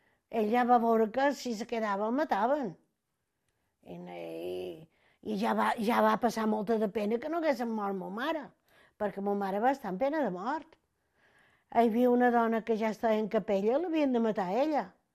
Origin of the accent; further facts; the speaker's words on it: Capdepera, Balearic Islands, Spain; born there; I vaig néixer a Cap de Pere, jo.